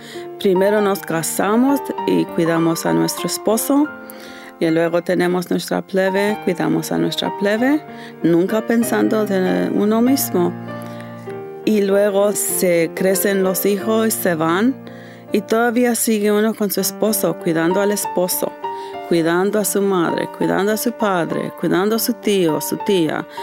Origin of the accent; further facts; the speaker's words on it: New Mexico, United States; Soy Latina de Nuevo México y muy orgullosa.